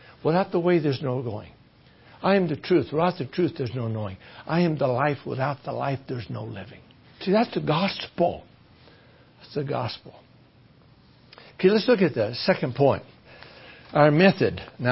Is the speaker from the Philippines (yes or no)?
yes; Philippines; You know, I come from the Philippines. I can't relate to them.